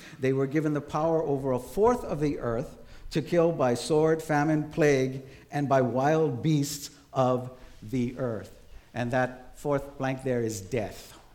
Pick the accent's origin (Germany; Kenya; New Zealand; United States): United States; Montana; I know that I'm originally from Montana, and on eastern Montana, they have wheat fields that go for miles.